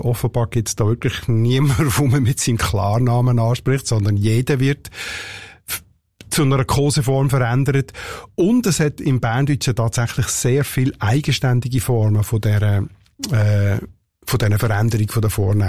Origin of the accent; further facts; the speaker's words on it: Northwestern Switzerland, Switzerland; Aber nördlich geht das weiter bis in die Gegend, wo ich herkomme, also bis Nordwestschweiz